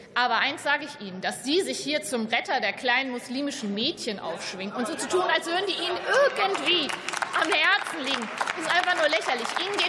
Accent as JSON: {"language": "German", "region": "Rhineland-Palatinate", "country": "Germany", "said": "ich komme aus Rheinland-Pfalz."}